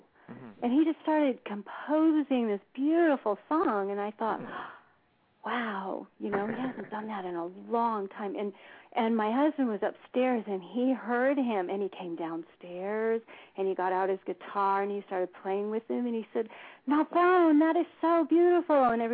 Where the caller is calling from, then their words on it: Devens, Massachusetts, United States; I'm calling from Devens, Massachusetts.